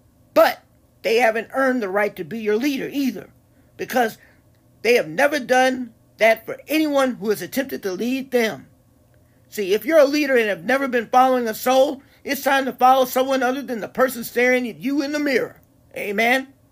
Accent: Chicago, Illinois, United States; I grew up at Progressive Baptist Church in Chicago and off of 36 in Wentworth. I grew up there.

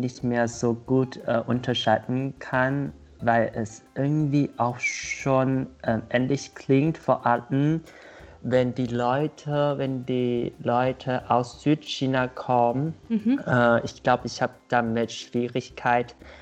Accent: Taiwan; German is a second language; now in Berlin, Germany; ich komme aus Taiwan. Ich bin schon 6 Jahre hier in Deutschland. Ich wohne gerade in Berlin.

